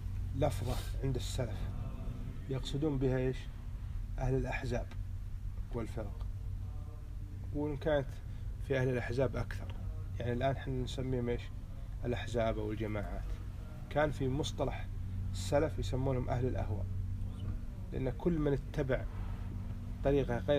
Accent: Kuwait; في تغيير مسمى شارع عندنا في الكويت كان باسم الشعبي

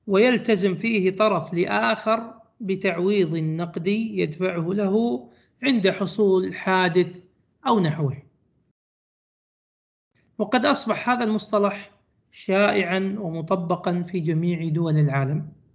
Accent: Kuwait; ويسمى التأمين التكافلي كما هو عندنا في الكويت

